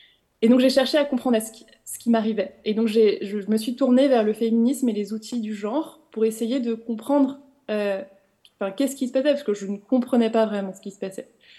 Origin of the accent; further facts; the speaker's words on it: Versailles, Île-de-France, France; J'ai grandi dans une famille binationale franco-hongroise. Donc ma mère est arrivée à 25 ans en France ne parlant pas le français, mais j'ai grandi à Versailles. Donc j'ai vu un catholicisme assez conservateur